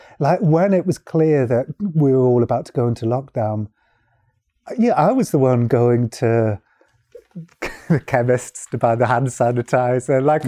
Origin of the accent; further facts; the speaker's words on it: Wales, United Kingdom; I'm Welsh, yeah, even worse.